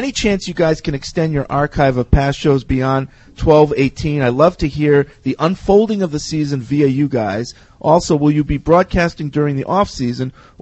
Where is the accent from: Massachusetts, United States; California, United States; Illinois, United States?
Massachusetts, United States; Newton; I'm from Newton, Mass, but I work in New York.